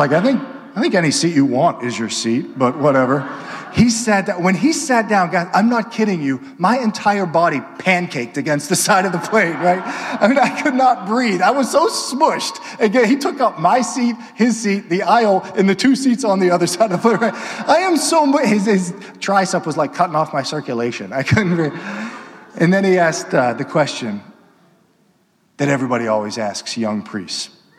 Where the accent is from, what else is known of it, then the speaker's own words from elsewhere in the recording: Pittsburgh, Pennsylvania, United States; And I was flying back home to Pittsburgh. That's where I'm from.